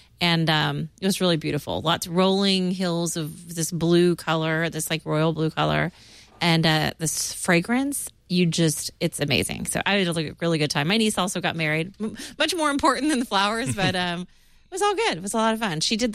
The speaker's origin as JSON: {"language": "English", "region": "Texas", "country": "United States", "tie": "born or raised there", "said": "It was a thing when I was growing up. I grew up in Texas. Yeah, I had really big hair."}